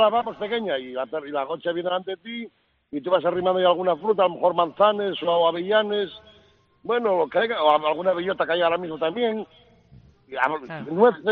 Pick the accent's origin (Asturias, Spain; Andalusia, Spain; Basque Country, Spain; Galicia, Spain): Asturias, Spain; Siero; now in Langreo, Spain; Yo soy de... Bueno, yo vivo en Langreo, pero en realidad soy de Siero. Soy de un pueblo que se llama El Berrón.